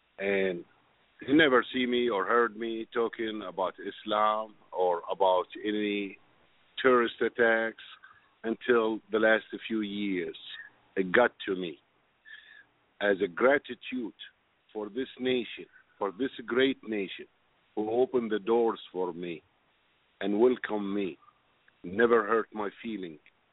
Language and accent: English; Louisiana, United States; And I came all the way from Louisiana to show the love and support from the swamp land where the alligators grow so mean. The only thing I didn't like about Phoenix is the beer is not cold as Louisiana, my friend.